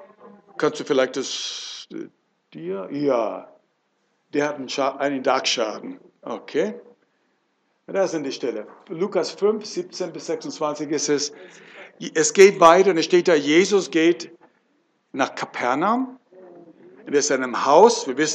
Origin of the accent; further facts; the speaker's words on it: California, United States; German is a second language; now in Germany; Nein, ich komme aus Amerika, aus Kalifornien.